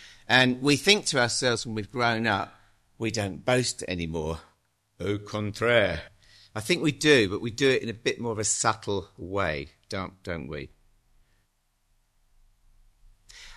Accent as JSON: {"language": "English", "region": "England", "country": "United Kingdom", "tie": "born or raised there", "said": "The background to this is that, as you probably know, I grew up in England."}